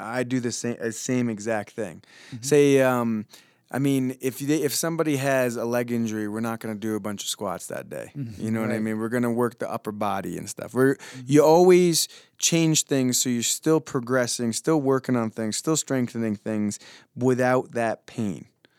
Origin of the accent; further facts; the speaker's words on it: Vermont, United States; Like where I grew up in Vermont, when I was younger, because now it's much more populated with all this, but there was no calling out.